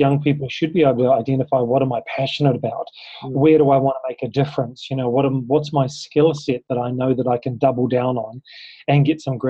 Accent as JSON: {"language": "English", "country": "New Zealand", "lives_now": "Indonesia", "said": "we live here in Indonesia, and he gets to do a bit of modeling. He's tall, he's a good looking guy. We're from New Zealand, he has a different look than everyone else here."}